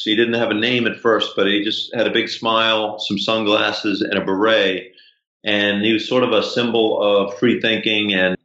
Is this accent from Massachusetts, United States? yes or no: yes; Boston, Massachusetts, United States; We're from Boston and still live in the city of Boston.